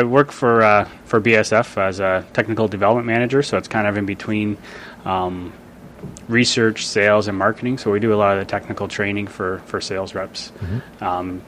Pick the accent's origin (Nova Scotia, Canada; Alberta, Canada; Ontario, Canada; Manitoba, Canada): Ontario, Canada; Rockwood; I grew up kind of in Rockwood, just north of Rockwood, so it's a small town just north of Guelph.